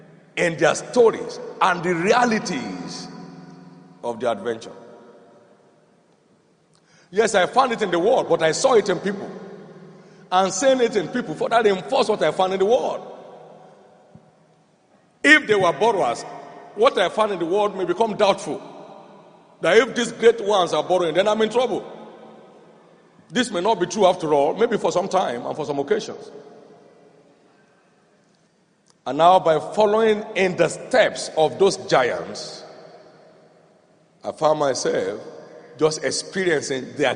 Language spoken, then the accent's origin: English; Nigeria; I'm from Nigeria.